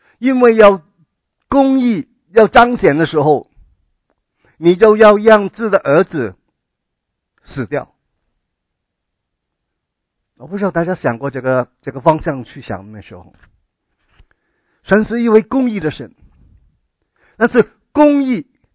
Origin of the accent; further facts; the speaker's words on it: Hong Kong; 因为我是从香港来，比较对香港的新闻呢各方面比较还是有一点的you know, 去留意啊。